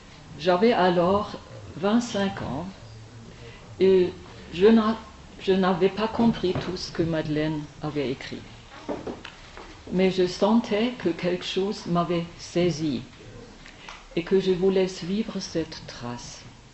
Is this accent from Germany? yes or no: yes; East Germany, Germany; French is a second language; Je viens de l'Allemagne de l'Est, dans l'ancienne RDA.